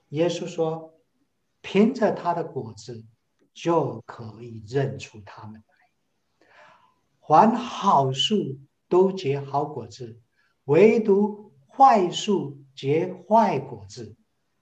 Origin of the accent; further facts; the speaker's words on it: Taipei, Taiwan; now in Chicago, United States; 我是一位从小在台北长大的一个城市的男孩，就是 City Boy。